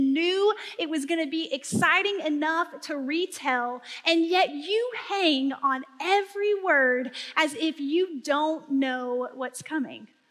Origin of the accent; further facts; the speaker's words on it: Tennessee, United States; Growing up in Northeast Tennessee, every single year of elementary school